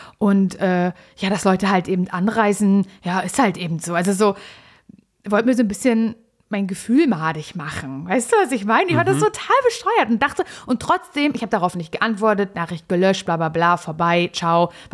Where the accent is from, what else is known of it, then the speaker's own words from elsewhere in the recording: Berlin, Germany; Wir kommen eigentlich auch aus Berlin, so wie ihr.